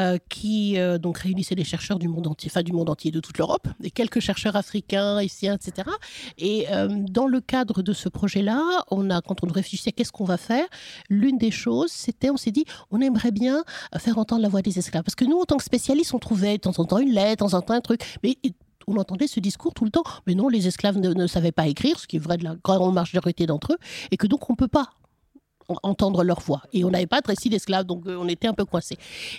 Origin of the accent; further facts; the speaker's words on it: Paris, Île-de-France, France; je suis née à Paris, j'ai vécu effectivement toute mon enfance, mon adolescence, une partie de ma vie adulte dans l'Hexagone